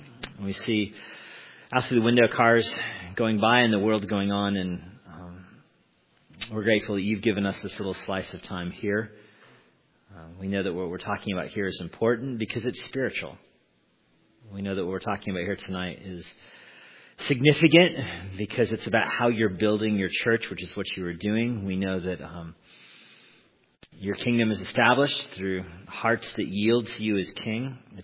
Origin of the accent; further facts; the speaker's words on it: Albuquerque, New Mexico, United States; I grew up in Albuquerque, New Mexico. I was not raised in the church.